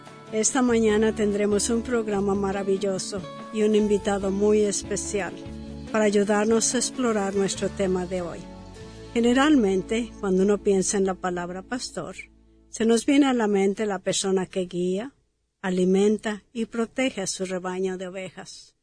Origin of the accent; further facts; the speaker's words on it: Mexico; En la querida iglesia en la cual crecí en México